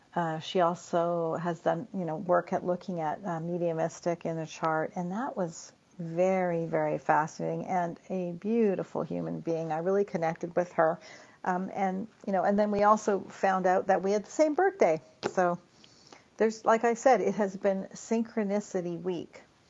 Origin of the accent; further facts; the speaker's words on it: Vancouver, British Columbia, Canada; there was a Rose Marcus, who's from my hometown of Vancouver, BC